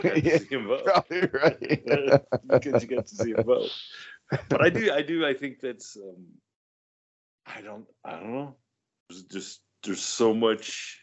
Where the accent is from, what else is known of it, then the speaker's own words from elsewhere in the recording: Ohio, United States; This is what's crazy is growing up in Ohio, you never thought there was Bigfoot.